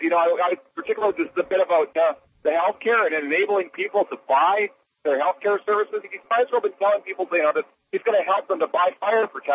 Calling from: British Columbia, Canada; I'm calling from Canada. I'm calling from British Columbia. I'm northeast of Vancouver, B.C., in a very mountainous region, trying to make my way home here.

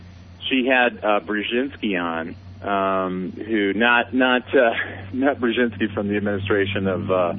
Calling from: Santa Fe, New Mexico, United States; I'm calling from Santa Fe, New Mexico

